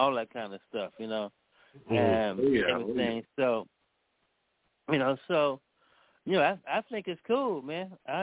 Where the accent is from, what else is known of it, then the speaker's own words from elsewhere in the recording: Vallejo, California, United States; I'm from V-Town, my hometown.